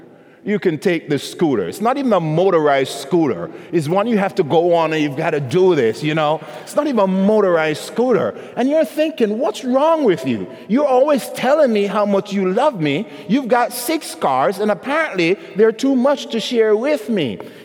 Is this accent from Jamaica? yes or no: yes; Jamaica; Maybe they do now, but I never saw a peach tree growing up in Jamaica, right?